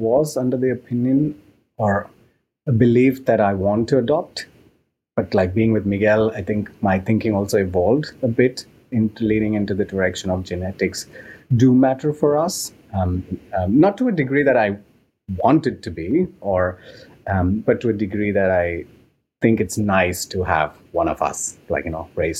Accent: India; now in Berlin, Germany; I come from India, and in India, family is big.

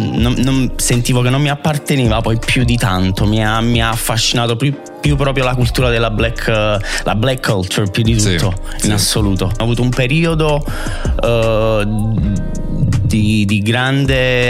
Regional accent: Naples, Campania, Italy; io ci sono finito ad abitare negli ultimi anni, perché io non sono originario del Vomero, sono di Fuorigrotta.

